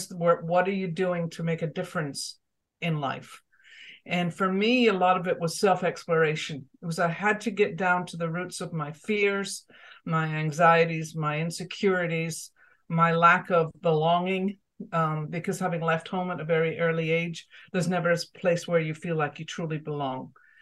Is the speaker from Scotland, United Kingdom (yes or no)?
yes; Edinburgh, Scotland, United Kingdom; born there; connect once more with my homeland, because as you know, I was born in Edinburgh.